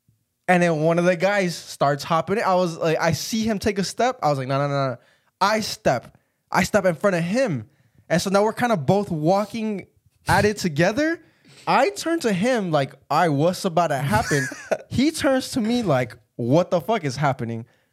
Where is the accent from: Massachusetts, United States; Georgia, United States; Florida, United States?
Georgia, United States; Atlanta; We are from Atlanta, dude, dead ass, dude.